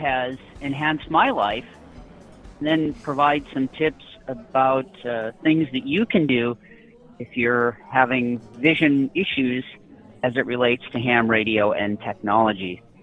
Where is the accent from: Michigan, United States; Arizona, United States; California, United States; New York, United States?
Michigan, United States; also born or lived in Detroit; So I was born in Detroit, Michigan, and as a child moved up to the Upper Peninsula of Michigan. It was a great place to grow up.